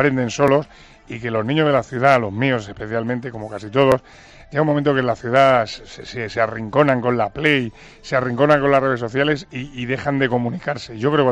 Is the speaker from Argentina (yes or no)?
no; Andalusia, Spain; Cuando hay algún partido por Andalucía, si me puedo escapar, me escapo. Me gusta, mi pueblo me da pues esa, ese brío, esa energía que necesito para luego poder gastarla en la radio.